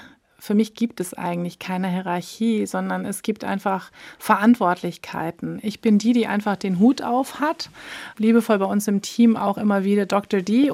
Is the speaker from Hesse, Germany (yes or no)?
yes; Frankfurt, Hesse, Germany; ich bin in Frankfurt aufgewachsen